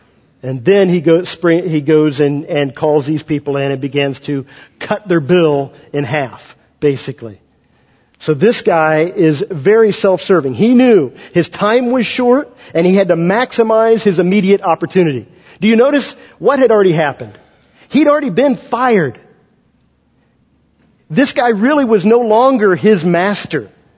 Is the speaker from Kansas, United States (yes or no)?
yes; Kansas, United States; Where I grew up in Kansas, you would give someone the right to use your property.